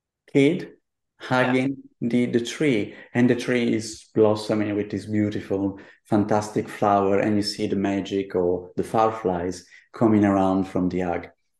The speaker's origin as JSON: {"language": "English", "region": "Buenos Aires", "country": "Argentina", "tie": "born or raised there", "also_born_or_lived": "Berlin, Germany / Paris, France / Italy", "second_language": "English", "said": "from my Buenos Aires, I mean, from my childhood spent in Buenos Aires, then I live in Berlin for a while, then in Paris and going back to Italy. I mean, I always kept my house in Italy"}